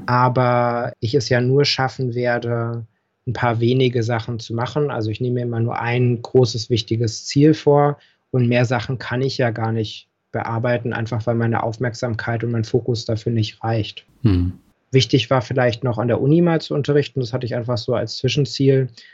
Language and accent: German; Berlin, Germany; born there; also ich bin in Berlin auch geboren, Geburtsurkunde steht auch West-Berlin